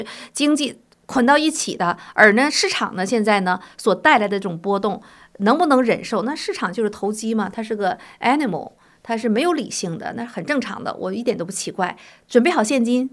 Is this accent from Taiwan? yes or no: no; China; 我是从大陆来的